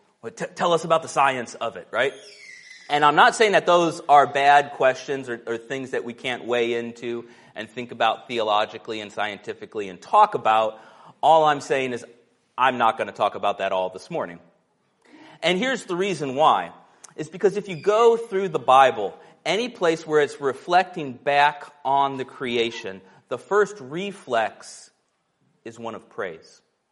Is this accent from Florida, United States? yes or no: yes; Miami, Florida, United States; I grew up in Miami. I thought there was like 10 stars in the sky.